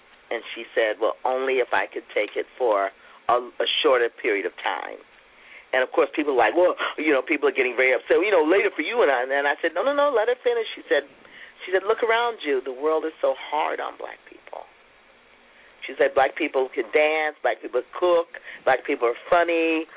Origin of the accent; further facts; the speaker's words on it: Hawaii, United States; just watching the brown people and their response to no, I'm Hawaiian.